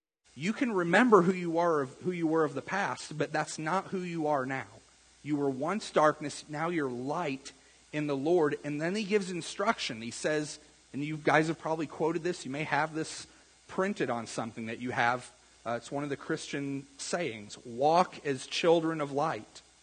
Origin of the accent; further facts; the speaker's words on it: St. Elmo, United States; I don't know anybody like this because I grew up in St. Elmo.